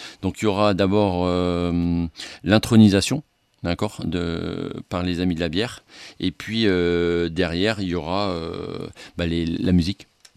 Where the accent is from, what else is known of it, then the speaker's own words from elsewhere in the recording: Hauts-de-France, France; Le soleil, il est là, il est dans nos cœurs. Bon, on est du Nord aussi, donc voilà.